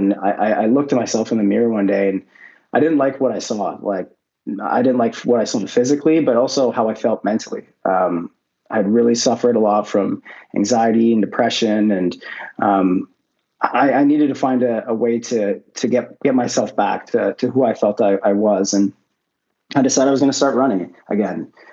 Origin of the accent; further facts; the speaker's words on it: Ottawa, Ontario, Canada; And I grew up in Ottawa, but I eventually moved to the Belleville area.